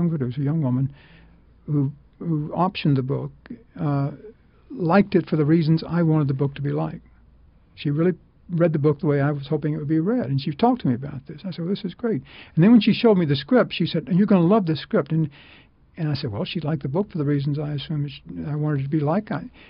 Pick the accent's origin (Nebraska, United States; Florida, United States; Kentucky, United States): Kentucky, United States; Yeah, I was brought up in Kentucky.